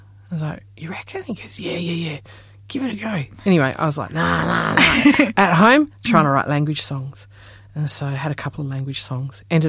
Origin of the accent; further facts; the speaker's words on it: Perth, Western Australia, Australia; I'm from Perth, Western Australia. It's one of the most isolated cities in the world. And I'm learning a language, my language, and it's a very rare language.